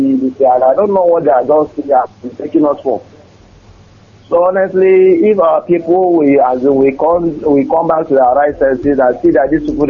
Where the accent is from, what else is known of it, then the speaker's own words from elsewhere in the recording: Anambra, Nigeria; now in Kano, Nigeria; I'm from Anambra State. I'm calling from Kano.